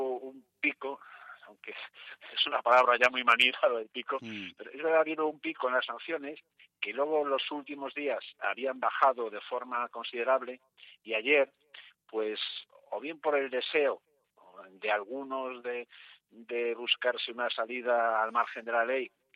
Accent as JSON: {"language": "Spanish", "region": "Community of Madrid", "country": "Spain", "said": "nuestra obligación de ciudadanos ejemplares, que somos los madrileños, y quedándonos en casa"}